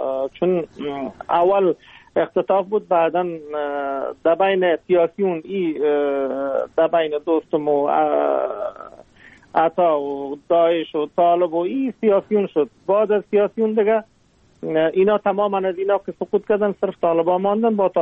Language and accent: Persian; Aqcha, Jowzjan, Afghanistan; born there; now in Mazar-i-Sharif, Afghanistan; ما در ولسوالی اخته ولایت جوزجان در اونجا زاده شدیم. فعلا بودباش ما که هستم مزار شریف هست. در مزار شریف زندگی میکنیم. تقریبا 40 سال میشه در مزار شریف هستیم.